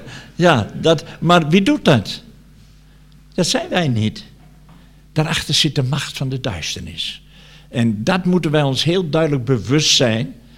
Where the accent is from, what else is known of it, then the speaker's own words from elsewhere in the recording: Brazil; Dutch is a second language; now in Netherlands; dat is bij ons in Brazilië ook zo, maar ook hier in Nederland.